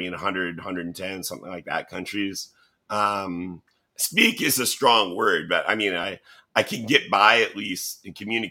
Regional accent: United States; I said, "I'm American."

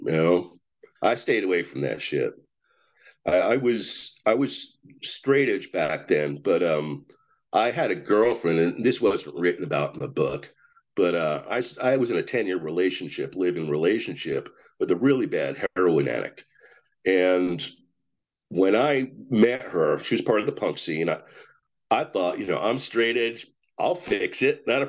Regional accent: Clifton, New Jersey, United States; well, in my hometown of Clifton, we had a band you might have heard

